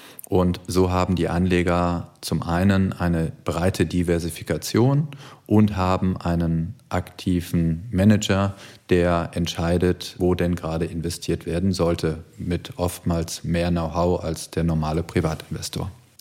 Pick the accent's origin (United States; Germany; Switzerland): United States; Boston, Massachusetts; der kam dann wiederum aus meiner alten Heimat, nämlich aus Boston.